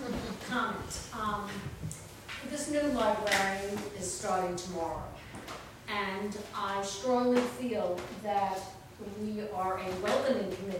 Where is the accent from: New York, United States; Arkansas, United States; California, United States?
New York, United States; moved away; Everyone knows, I came in here from Long Island, and for the most part, most people I met were very welcoming